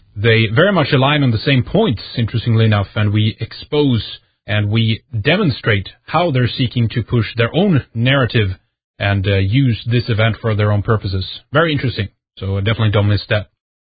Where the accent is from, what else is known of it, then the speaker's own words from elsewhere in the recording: Sweden; from Sweden, and this is Red Ice Radio.